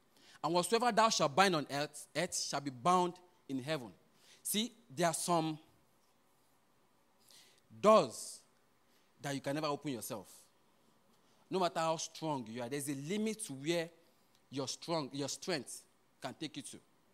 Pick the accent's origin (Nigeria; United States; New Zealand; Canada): Nigeria; You know, I grew up in Nigeria.